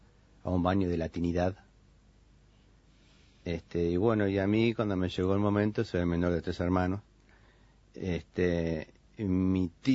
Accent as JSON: {"language": "Spanish", "country": "Germany", "tie": "born or raised there", "said": "me crié, me tocó criarme en Alemania, dado el exilio político de mi familia."}